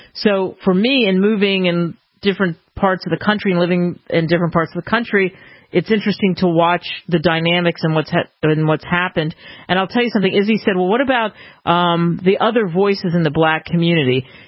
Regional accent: Cherry Hill, New Jersey, United States; I grew up in Cherry Hill, New Jersey, and it was right next to Lawnside, and we never had that.

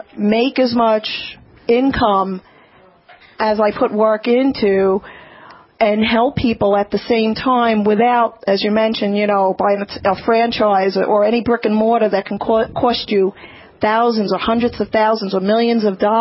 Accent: Lindenhurst, New York, United States; Lindenhurst, New York, which is located on Long Island.

